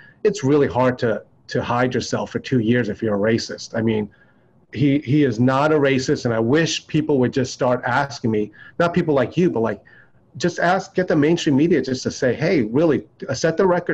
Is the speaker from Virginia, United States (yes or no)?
no; New York, United States; it's very difficult to be a little Chinese boy growing up in New York, where there was maybe two or three other Chinese people in the whole school.